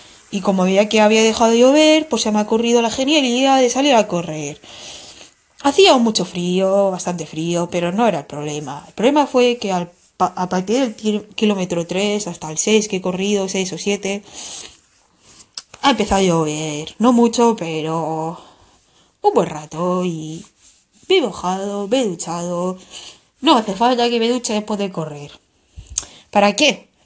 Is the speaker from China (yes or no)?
yes; China; now in Valencia, Spain; yo soy china, soy atea